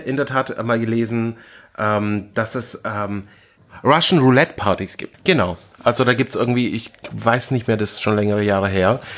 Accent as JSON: {"language": "German", "region": "Baden-Württemberg", "country": "Germany", "said": "Ich meine, ich bin Schwabe."}